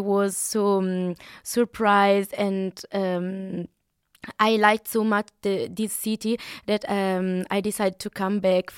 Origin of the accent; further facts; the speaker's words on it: Italy; English is a second language; now in Jena, Germany; I'm from Italy, where I also did my bachelor.